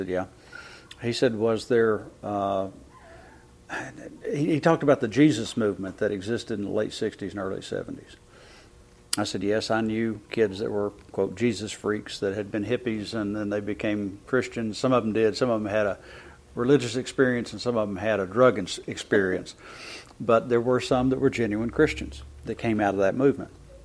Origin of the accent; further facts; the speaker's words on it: Tennessee, United States; I grew up in East Tennessee, and the Tennessee Valley Authority flooded a valley to make South Holston Lake, and it's backed up by the South Holston Dam.